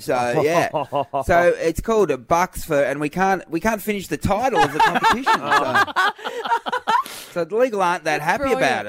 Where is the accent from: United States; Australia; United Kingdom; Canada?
Australia; Warrnambool, Victoria; my hometown was a place called Warrnambool, which is 3 hours west of Melbourne